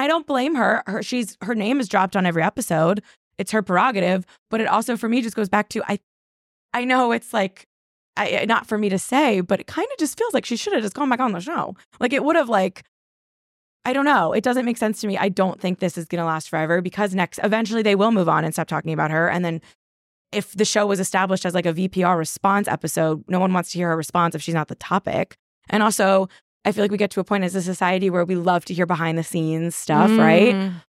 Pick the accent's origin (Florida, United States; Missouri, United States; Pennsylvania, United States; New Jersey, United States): New Jersey, United States; I'm from New Jersey and everyone was talking.